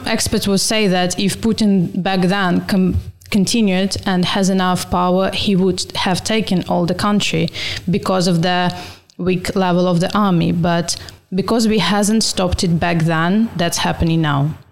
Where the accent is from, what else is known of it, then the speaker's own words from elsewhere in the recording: Donetsk Oblast, Ukraine; I am from Donetsk region, and for me, war started in 2014. And in 2015, I was waking up by the bombings in my city